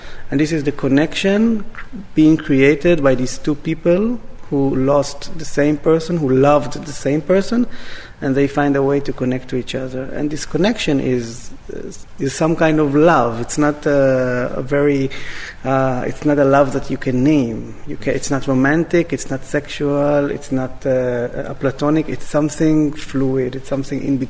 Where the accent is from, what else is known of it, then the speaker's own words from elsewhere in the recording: Israel; now in Germany; I mean, I'm from Israel, right. Born and raised. I live in Germany